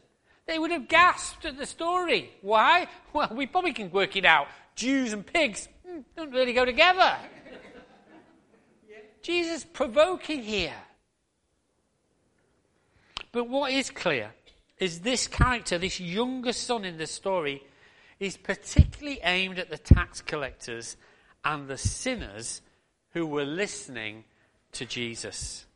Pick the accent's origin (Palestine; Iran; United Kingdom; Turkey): United Kingdom; We won't complain, will we, because we're British.